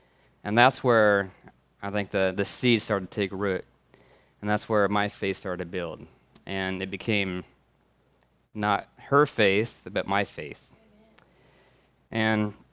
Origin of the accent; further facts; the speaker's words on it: Kelso, Washington, United States; And I grew up here in Kelso, as did my wife, and grew up in the church.